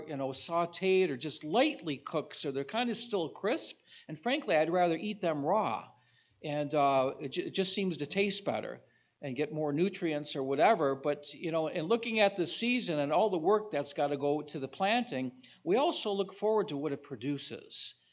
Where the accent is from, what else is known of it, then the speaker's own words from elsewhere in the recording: Michigan, United States; Because I grew up in Michigan where everything, well, you cook the tar out of it.